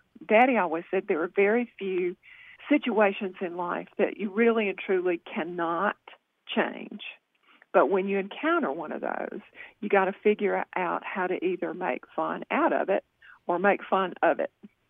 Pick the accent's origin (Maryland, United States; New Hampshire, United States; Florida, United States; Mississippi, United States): Mississippi, United States; Jackson; I grew up in South Jackson, which is true